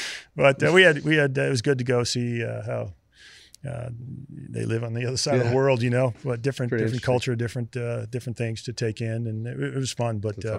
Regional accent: Long Island, New York, United States; Actually, I did as a kid growing up because I, you know, I grew up on Long Island.

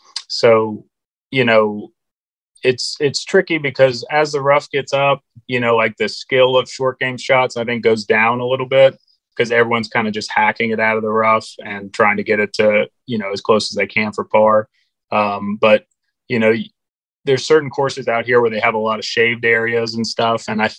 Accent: Florida, United States; I think for anybody, you know, growing up in Florida, you know, like you deal with a ton of grain.

